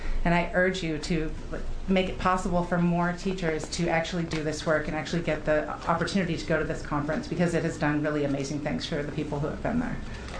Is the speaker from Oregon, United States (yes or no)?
yes; Oregon, United States; I grew up in East Multnomah County, which was an extremely different place in the 1980s than it is today. My neighborhood was so white that me, like the fairest Arab in my family, was one of the only people of color in my school.